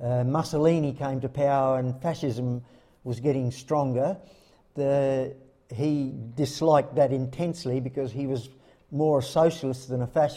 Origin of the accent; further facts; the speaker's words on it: Lockleys, South Australia, Australia; born there; I was born at Lockleys in Keswick Hospital, which no longer exists, and baptised at Hindmarsh Catholic Church, yeah.